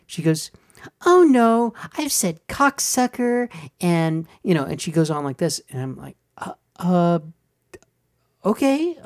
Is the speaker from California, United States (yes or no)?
yes; Hollywood, California, United States; Because God knows, when I was a kid, I grew up in Hollywood around that stuff. Not as much gore, but I grew up around Universal Studios